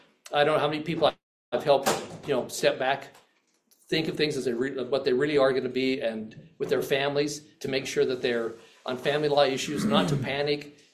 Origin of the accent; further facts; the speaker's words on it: Salt Lake City, Utah, United States; And it's funny, I'm from Salt Lake, the only attorney that showed up at the bankruptcy hearing